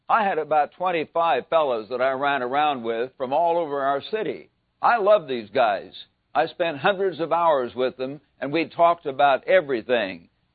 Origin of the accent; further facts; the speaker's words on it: Missouri, United States; out under the moonlight in long summer evenings back in Missouri.